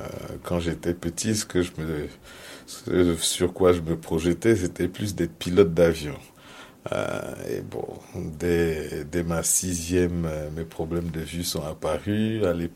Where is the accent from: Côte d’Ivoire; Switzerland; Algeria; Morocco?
Côte d’Ivoire; moved away as an adult; now in France; je suis parti, j'ai quitté la Côte d'Ivoire pour aller à Angers. À la fac de droit.